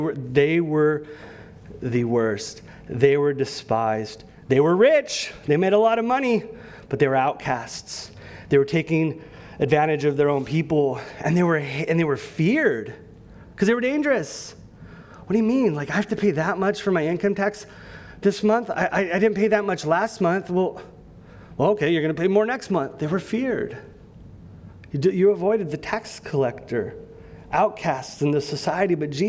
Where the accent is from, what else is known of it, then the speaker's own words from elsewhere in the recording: California, United States; When we think California, and I can say this because I'm from California, but we think California has bad taxes.